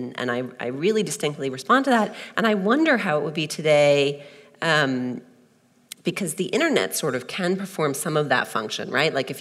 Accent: United States; the experience I had reading Sassy magazine as a teen growing up in America in the 90s.

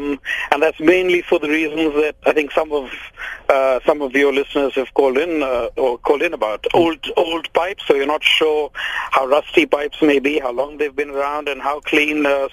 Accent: India; Look, I grew up in India, and India's famous for people giving people Delhi belly and all the rest of it.

